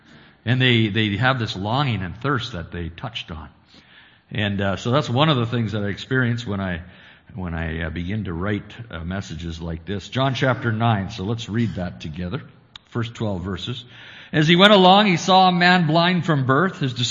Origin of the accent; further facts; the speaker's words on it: Alberta, Canada; I'm from Central Alberta, and I have four children and a wife, beautiful wife.